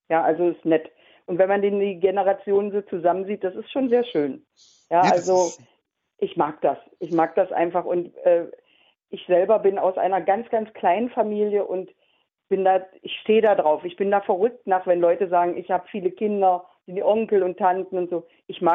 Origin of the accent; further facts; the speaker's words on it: Magdeburg, Saxony-Anhalt, Germany; Noch nie gesehen, bin Magdeburger, noch nie gesehen.